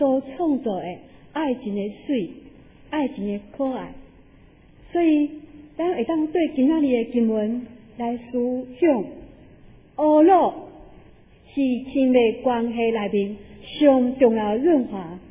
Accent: Taiwan; 其实我们台湾人加以色列人很相像

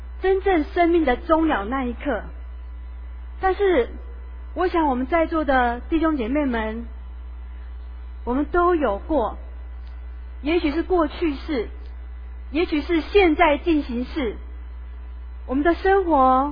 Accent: Taiwan; 启发我们台湾人更多的关怀土地

